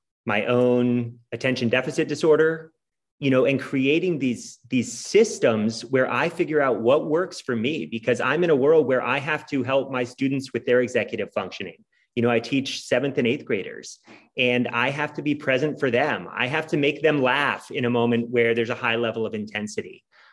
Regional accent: New Hampshire, United States; also born or lived in Massachusetts; when I was born in Massachusetts, where they lived before we moved to New Hampshire.

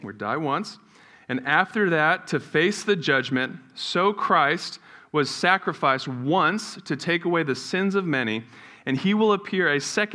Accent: New Zealand; And so growing up in New Zealand, I was there from ages 8 to 18, and in New Zealand, it's always voted one of the happiest places to live every year.

